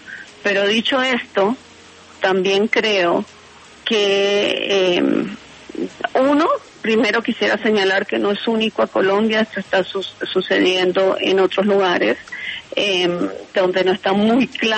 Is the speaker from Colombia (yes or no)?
no; Uruguay; born there; en mi país de nacimiento, en Uruguay